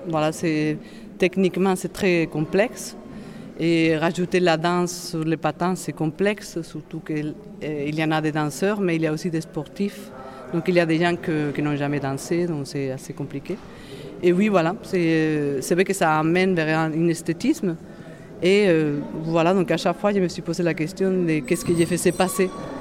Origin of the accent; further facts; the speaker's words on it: Madrid, Community of Madrid, Spain; j'ai fait un flashback dans ma jeunesse à Madrid.